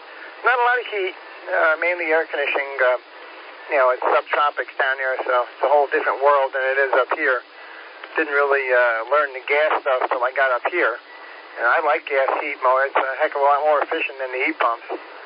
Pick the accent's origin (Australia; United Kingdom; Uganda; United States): United States; Long Island, New York; No, I'm from Long Island.